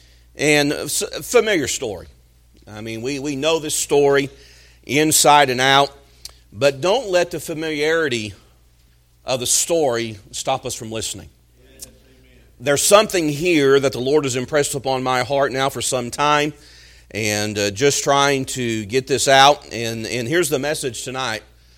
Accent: Amarillo, Texas, United States; also born or lived in Springfield, Missouri; I was born here in Springfield when my dad was in Bible college, and then at the ripe old age of 2, we moved to Amarillo, Texas, and I would spend the next 16 years of my life there in Amarillo.

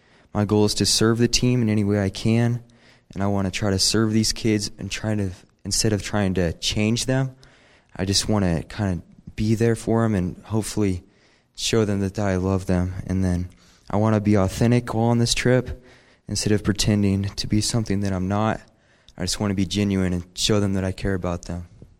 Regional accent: United States; a lot of time growing up in America, it's hard to understand what people go through

